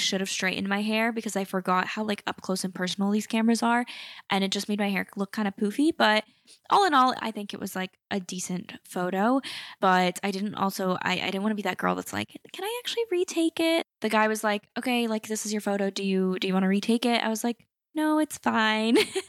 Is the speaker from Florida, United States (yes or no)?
yes; Florida, United States; And so I grew up going to Disney because I grew up in Florida.